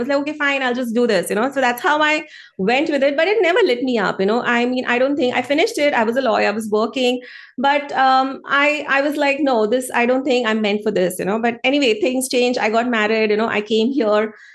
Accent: India; because when you're growing up in India at that time, you know, you couldn't speak openly about it.

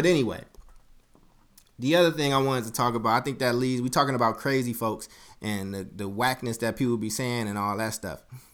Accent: Oakland, California, United States; also born or lived in Chicago; I call Oakland my hometown, but my birthplace of Chicago.

